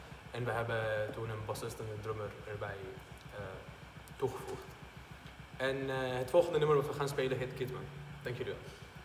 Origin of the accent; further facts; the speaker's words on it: Syria; Ik kom uit Syrië.